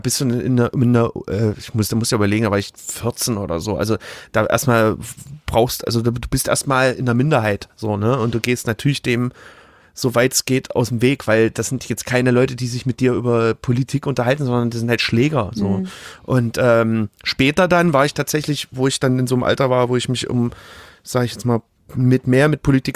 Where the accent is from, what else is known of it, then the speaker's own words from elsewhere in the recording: Grünau, Germany; ich bin ja in Grünau auch aufgewachsen.